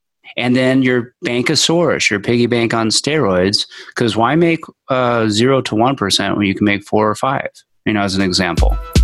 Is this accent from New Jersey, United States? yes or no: yes; New Jersey, United States; when I was a kid growing up in Jersey